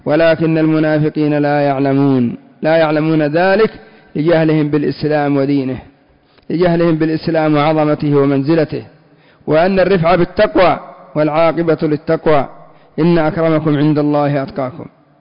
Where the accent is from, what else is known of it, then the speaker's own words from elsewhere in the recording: Yemen; عندنا في اليمن يقولون صاحب التهمة رأسه يطن